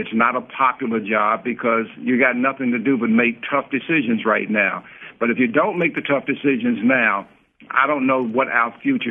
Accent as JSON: {"language": "English", "town": "Washington", "region": "District of Columbia", "country": "United States", "tie": "born or raised there", "lives_now": "Detroit, United States", "said": "I happen to have been born and raised in Washington, D.C., so, you know, I've been in Detroit for the last 43 years"}